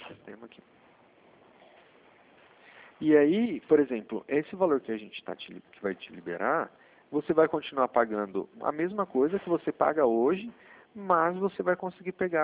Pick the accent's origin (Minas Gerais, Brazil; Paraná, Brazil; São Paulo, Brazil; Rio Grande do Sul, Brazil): São Paulo, Brazil; Dracena; now in Brasília, Brazil; eu vim de Dracena, aí perto da divisa com Mato Grosso do Sul.